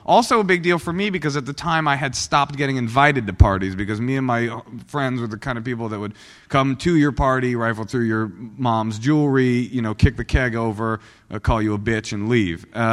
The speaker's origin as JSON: {"language": "English", "region": "the South", "country": "United States", "accent": "southern", "said": "My southern accent and my sagging pants, and I'd be in the back and I'd be talking"}